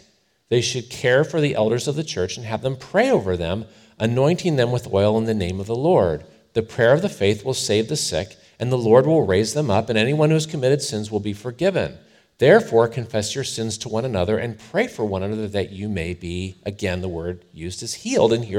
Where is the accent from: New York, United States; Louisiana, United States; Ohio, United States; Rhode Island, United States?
Ohio, United States; Cleveland; listen, I grew up in Cleveland, friends.